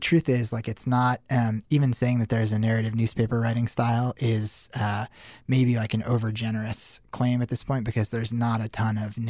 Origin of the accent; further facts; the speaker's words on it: Denver, Colorado, United States; No, not really. I mean, I grew up in Denver. I went to Syracuse, because I thought I was kind of interested in journalism, but mostly like the financial aid was really good.